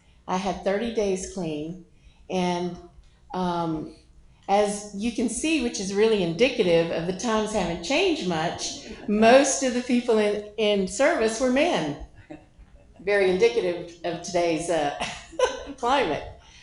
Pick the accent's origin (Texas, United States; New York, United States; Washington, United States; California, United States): Texas, United States; Houston; And, you know, when I got there, I was like, I'm from Houston. Never been to a small town, never knew.